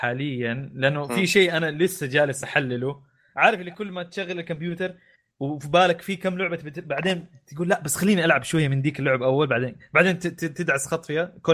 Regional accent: Saudi Arabia; عموما كسعودي جيمر فود الواحد ينوع

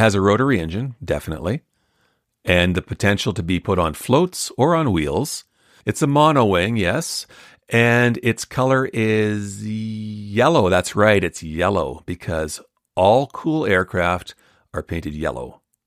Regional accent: Winnipeg, Manitoba, Canada; It's sitting on display currently in the Western Canadian Aviation Museum in my hometown of Winnipeg.

